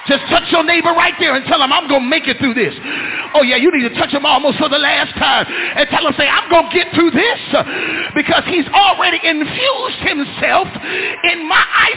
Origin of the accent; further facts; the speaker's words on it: Grand Rapids, Michigan, United States; I'm from Grand Rapids.